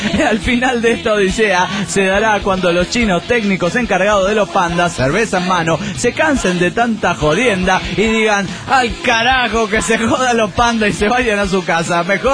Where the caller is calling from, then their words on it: Golden, Colorado, United States; Bueno, hola … de Golden Colorado.